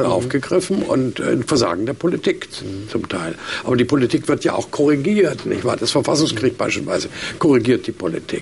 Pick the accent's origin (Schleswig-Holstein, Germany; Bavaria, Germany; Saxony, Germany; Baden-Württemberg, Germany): Saxony, Germany; Dresden; born there; Also ich bin gebürtiger Dresdner.